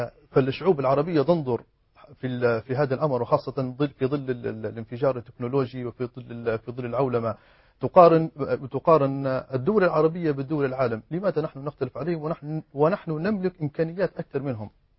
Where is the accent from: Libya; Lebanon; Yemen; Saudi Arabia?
Libya; فمحصلناش الفرصة احنا كليبيين ان نعبر عن رأينا